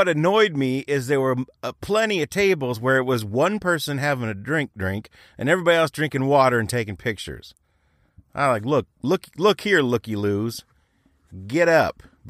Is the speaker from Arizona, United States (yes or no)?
no; Chicago, Illinois, United States; We're from Chicago. We can handle this. We're not some thin-blooded Floridians.